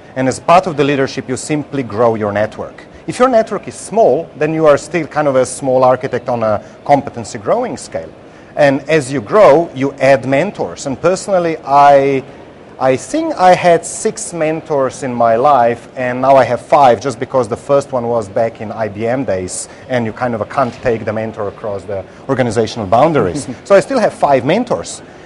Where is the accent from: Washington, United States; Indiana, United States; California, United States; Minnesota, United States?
Washington, United States; Redmond; I am just an architect, and I'm from Redmond, so I must be right.